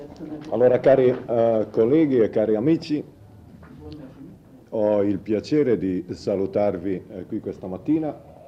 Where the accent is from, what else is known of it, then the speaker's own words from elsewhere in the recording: Switzerland; Als Schweizer. Ich bin auch Mitglied einer Schweizer Gewerkschaft.